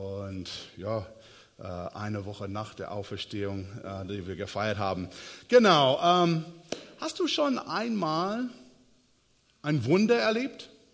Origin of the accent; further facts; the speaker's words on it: United States; now in Germany; Ich komme ursprünglich aus Amerika.